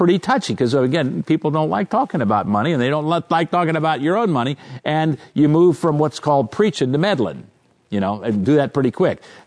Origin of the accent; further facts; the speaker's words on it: Vienna, Virginia, United States; when I became adult and was a member of Emmanuel Lutheran Church in my hometown, Vienna, Virginia, I was the poorest person there.